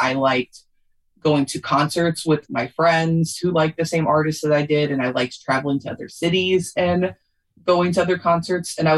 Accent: Louisville, Kentucky, United States; Louisville, Kentucky.

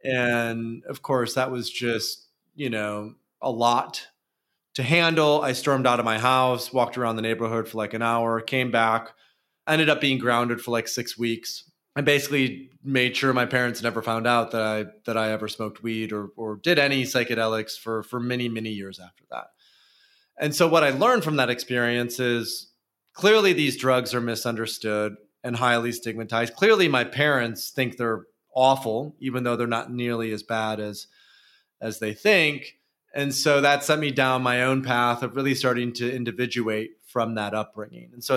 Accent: Michigan, United States; when I tell people I'm from West Michigan, like nowadays, and they know what I do professionally, they don't get it.

